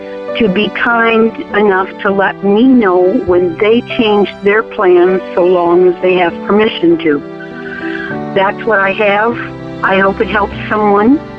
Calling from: White Cloud, Michigan, United States; I'm calling from the White Cloud area of Michigan.

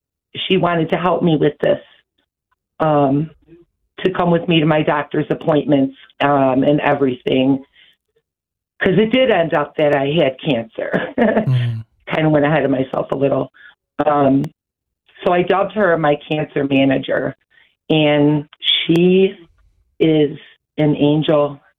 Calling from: Kenmore, New York, United States; I'm calling from Kenmore in New York, which is maybe a mile away from Buffalo, New York.

